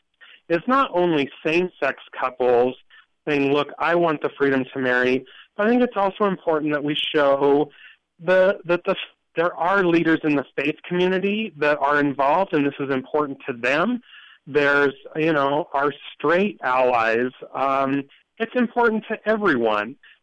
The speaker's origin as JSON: {"language": "English", "town": "Wheatland", "region": "Wyoming", "country": "United States", "tie": "born or raised there", "lives_now": "Cheyenne, United States", "said": "Wyoming is our home. I was born and raised in Wheatland. I've been here in Cheyenne for about 6 years. Wyoming is home"}